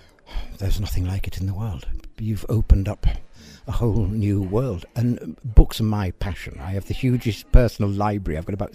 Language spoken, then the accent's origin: English; Yorkshire and the Humber, United Kingdom; born there